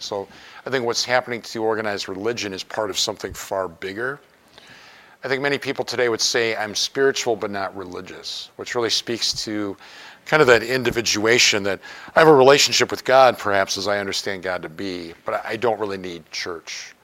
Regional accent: Milwaukee, Wisconsin, United States; But I never thought I would permanently leave Milwaukee. So even though it's my hometown, this has really become home for me in a very short period of time.

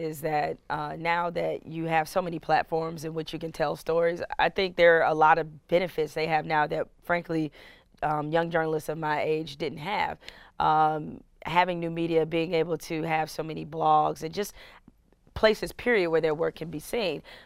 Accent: Detroit, Michigan, United States; I grew up in Detroit. Detroit during the late 80s, early 90s, everybody was a Michigan fan

